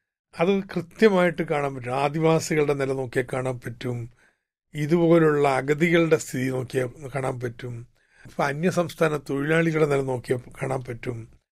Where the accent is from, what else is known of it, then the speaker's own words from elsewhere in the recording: Kottappuram, Kerala, India; ഞാൻ ജനിച്ചത് കോട്ടപ്പുറത്താണ്. എൻ്റെ അമ്മയുടെ വീട് കോട്ടപ്പുറത്താണ്. കോട്ടപ്പുറം കോട്ടയുടെ തൊട്ടിപ്പുറത്താ എൻ്റെ വീടുണ്ടായിരുന്നത്. ഞങ്ങളെ കോട്ടയക്കാരനെ വിളിക്കാം.